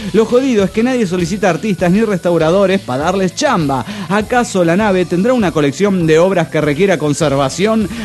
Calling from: Durango, Mexico; de Durango, México.

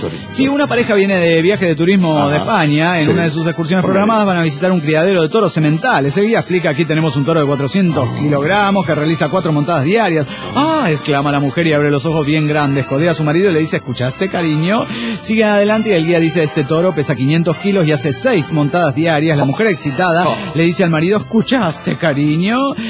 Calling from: Juchitlán, Jalisco, Mexico; de Juchitlán.

